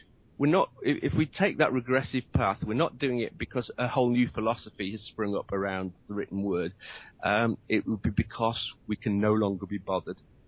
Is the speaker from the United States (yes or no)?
no; Nottingham, East Midlands, United Kingdom; my hometown of Nottingham.